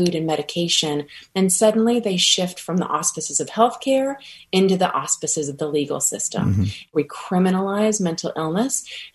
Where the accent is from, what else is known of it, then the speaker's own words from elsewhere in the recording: Rhode Island, United States; even in my home state of Rhode Island